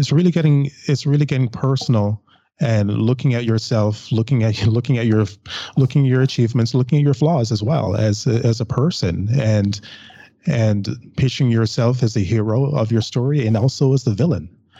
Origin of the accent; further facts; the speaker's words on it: Jamaica; I'm from Jamaica, by the way.